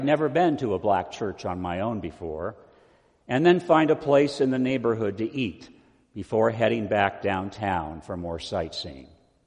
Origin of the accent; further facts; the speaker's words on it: California, United States; I worked for Representative Biz Johnson, who was from my hometown in Northern California